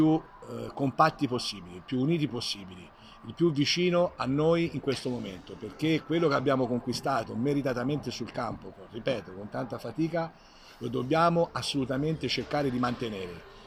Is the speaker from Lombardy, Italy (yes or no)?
no; Chiusi, Tuscany, Italy; Siena e il territorio senese, inclusa la provincia dove noi veniamo da Chiusi